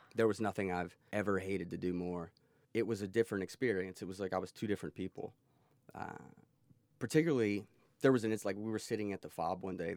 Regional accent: Alabama, United States; So growing up in Alabama, I was 15 when 9/11 happened.

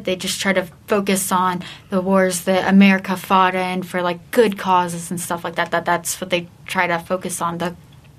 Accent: Tallahassee, Florida, United States; also born or lived in Virginia; I mean, I was born in Virginia, but I was only there till I was like 5, so I got all my education and stuff in, you know, Tallahassee.

